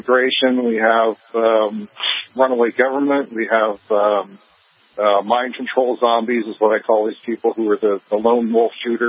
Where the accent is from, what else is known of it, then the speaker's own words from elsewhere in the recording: California, United States; This is the lowest populated state, which is, you know, one of the nicest things. But I'm from California, the highest populated state.